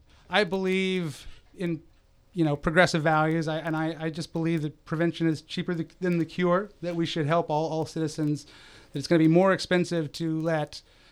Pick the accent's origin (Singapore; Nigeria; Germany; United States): United States; Kent, Washington; I grew up in Kent, Washington, where my dad was on the city council when I was in high school.